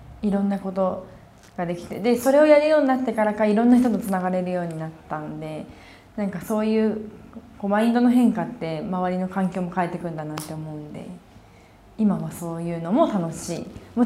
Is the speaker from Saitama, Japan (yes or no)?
yes; Urawa, Saitama, Japan; 自分浦和出身なんですけど